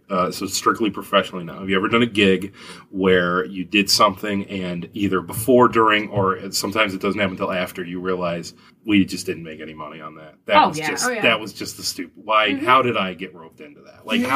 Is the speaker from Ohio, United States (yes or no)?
yes; Conneaut, Ohio, United States; now in Rochester, United States; So I moved here in 2007. I'm from a little town, Conneaut, Ohio. So about 3 hours from here. Not too far, just across the border in Ohio.